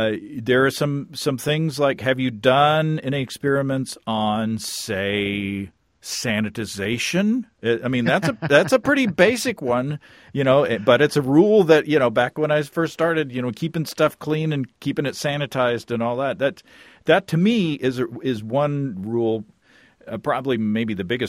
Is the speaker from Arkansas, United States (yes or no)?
yes; Hot Springs, Arkansas, United States; I used Mountain Valley spring water from my hometown of Hot Springs, Arkansas.